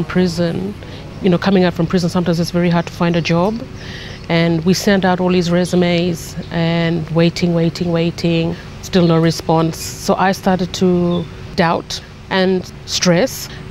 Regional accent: Cairns, Queensland, Australia; born there; also born or lived in Bamaga / Brisbane; Well, I was born in Cairns, and then we went back to a community up in Cape York called Bamaga.

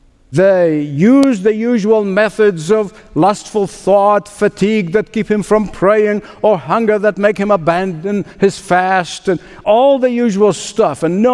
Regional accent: Egypt; drummed in my ear as a boy growing up in Egypt.

